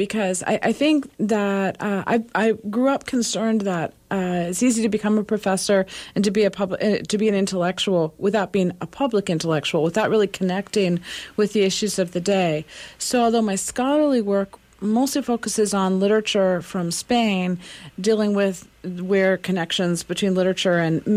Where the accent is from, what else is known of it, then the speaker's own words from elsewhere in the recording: Washington, District of Columbia, United States; I grew up in Washington, D.C., the daughter of fairly activist parents during the Vietnam War.